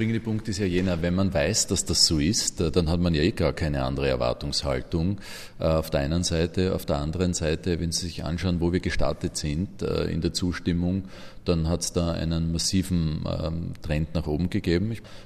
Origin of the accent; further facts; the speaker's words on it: Vienna, Austria; Ich bin in Simmering aufgewachsen